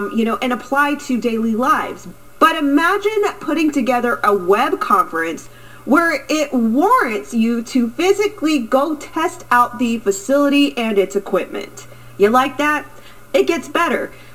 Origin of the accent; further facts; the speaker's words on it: Houston, Texas, United States; As someone who is born and raised in Houston, you know, it's hot almost 9 out of 12 months of the entire year.